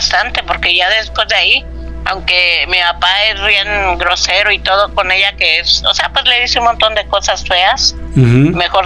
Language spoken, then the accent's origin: Spanish; Cuernavaca, Morelos, Mexico; also born or lived in Mexico City; nací en el Distrito Federal, en La Raza, pero vivimos más tiempo en Cuernavaca.